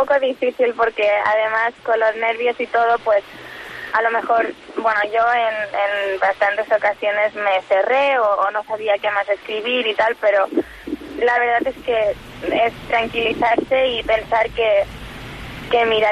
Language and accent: Spanish; Felanitx, Balearic Islands, Spain; desde mi pueblo no se suele fomentar mucho la escritura y la lectura, y entonces me hace mucha ilusión porque viniendo desde el sitio de donde vengo es para mí mucho honor poder representar y ir hasta Madrid y todo.